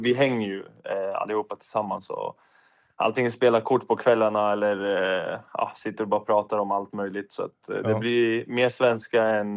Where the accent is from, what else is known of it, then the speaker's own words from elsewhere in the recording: Iraq; Nej, där jag kommer ifrån i Irak har vi ju snö ibland.